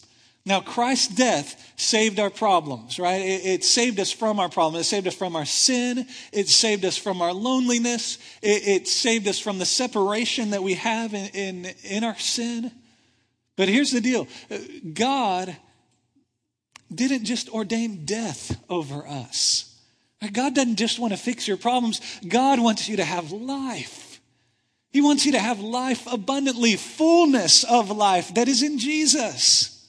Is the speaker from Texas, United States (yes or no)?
yes; Texas, United States; Because we're from Texas.